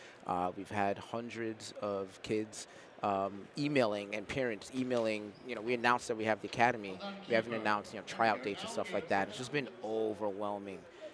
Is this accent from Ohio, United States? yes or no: no; Bronx, New York, United States; So, born and raised in the Bronx, son of immigrants from St. Kitts and Nevis, Caribbean family. Had the opportunity to go to prep school in Connecticut.